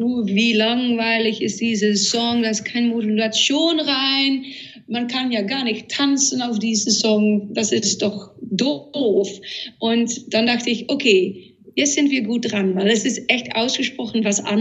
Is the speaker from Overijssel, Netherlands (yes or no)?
yes; Overijssel, Netherlands; born there; German is a second language; so ein Vogel, die viel vorkommt, so in wo ich geboren bin, so neben die Grenze eigentlich, in der Nähe von Enschede.